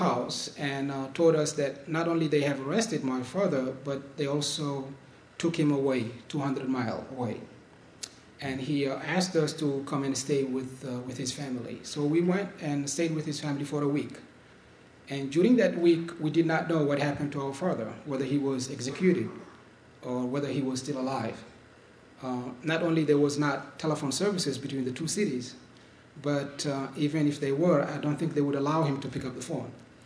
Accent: Mauritania; I'm originally from Mauritania, which is a sub-Saharan country in western part of Africa.

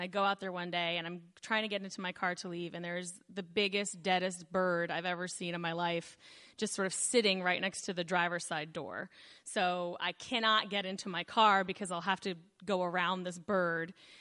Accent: Maryland, United States; I grew up in Maryland, but I moved to Baltimore in 2005, and I bought my house in Hamden in 2008.

